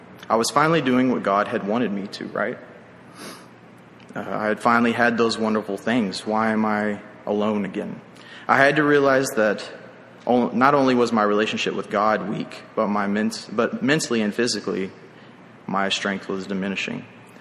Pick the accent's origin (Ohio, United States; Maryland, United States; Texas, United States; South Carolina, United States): Texas, United States; Wichita Falls; also born or lived in Abilene, Texas; But I was born in Abilene, Texas in 1999, so I'm a 90s kid. That means I'm not 32. It means I'm 23. In 2002, my family moved to Wichita Falls because of the birth of my sister.